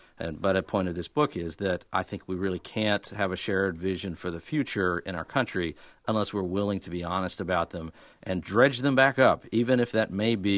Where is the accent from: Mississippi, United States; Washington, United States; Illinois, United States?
Mississippi, United States; born there; I was born in the Mississippi Delta in the fall of 1964, just after Freedom Summer